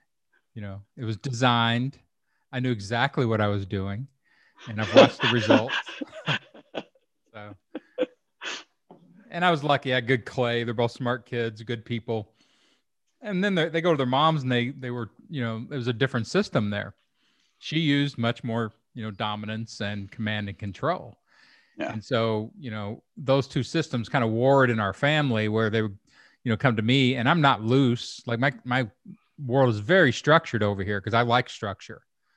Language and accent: English; Kentucky, United States; and, you know, I'm from Kentucky